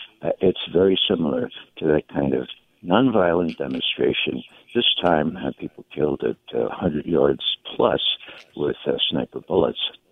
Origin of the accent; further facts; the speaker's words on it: New York, United States; I grew up in the Bronx. About a third of my neighbors who were of Jewish extraction.